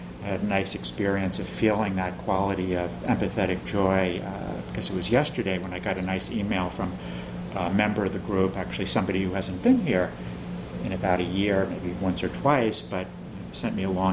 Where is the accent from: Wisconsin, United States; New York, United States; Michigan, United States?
New York, United States; accent: Long Island; Just so you know, I meant to say alms, but that's my Long Island accent.